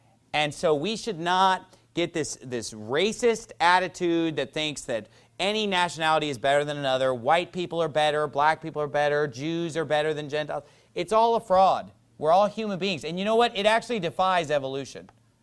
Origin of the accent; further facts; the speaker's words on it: United States; born there; I was born in America. I am an American.